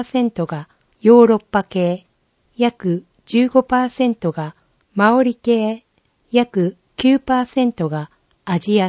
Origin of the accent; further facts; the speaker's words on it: Christchurch, Canterbury, New Zealand; 私の故郷、クライストチャーチでは3月に